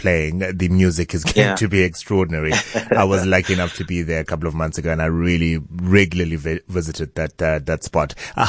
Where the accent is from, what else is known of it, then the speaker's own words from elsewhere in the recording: South Africa; I, as a South African supporter of cricket